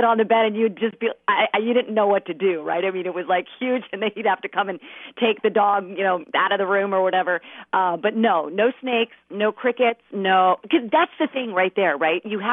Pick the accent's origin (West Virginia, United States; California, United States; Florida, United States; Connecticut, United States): Florida, United States; now in Charlotte, United States; because I grew up in Florida.